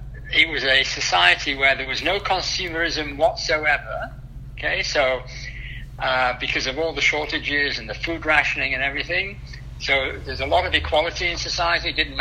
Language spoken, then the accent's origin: English; Yorkshire and the Humber, United Kingdom; The place I was brought up in Yorkshire in the north of England was bombed during the war. As a child, I was among the children who were evacuated from the towns into the countryside